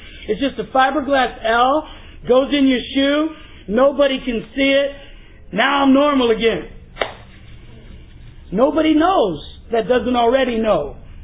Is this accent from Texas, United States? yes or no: yes; Texas, United States; Of course, that's familiar to me because I grew up in East Texas and it was the same way.